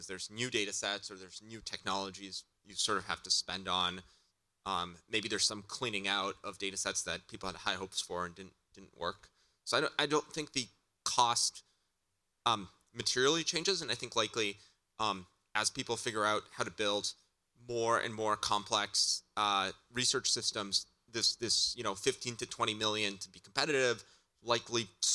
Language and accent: English; Canada; I'm actually Canadian.